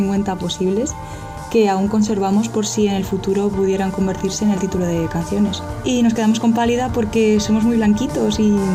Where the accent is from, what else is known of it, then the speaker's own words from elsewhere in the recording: Albacete, Castilla-La Mancha, Spain; Somos todos de Albacete y el proyecto surgió con el fin del confinamiento en 2020.